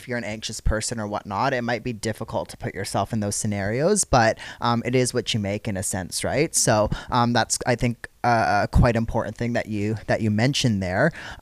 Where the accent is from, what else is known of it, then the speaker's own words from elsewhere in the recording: Canada; now in Adelaide, Australia; I'm from Canada. I moved here actually through COVID.